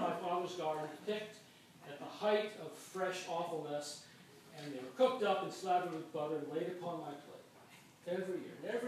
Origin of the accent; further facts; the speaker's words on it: Ohio, United States; I'm from Ohio.